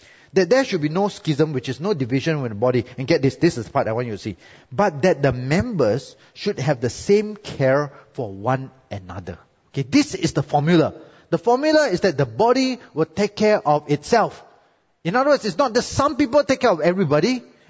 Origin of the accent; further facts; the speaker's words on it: Malaysia; My salary is very low because I'm Malaysian, no CPF, no 13 month.